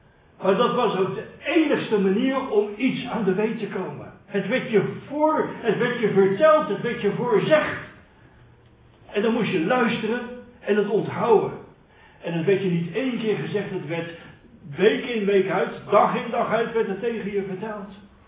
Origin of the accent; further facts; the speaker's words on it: Rotterdam, South Holland, Netherlands; accent: Rotterdam; Ik kom uit Rotterdam. Wellicht hoort u dat een beetje aan het accent.